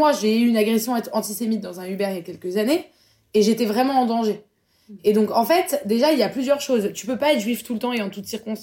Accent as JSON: {"language": "French", "country": "France", "said": "nous, on est français. Enfin, moi, j'ai pas de passeport israélien"}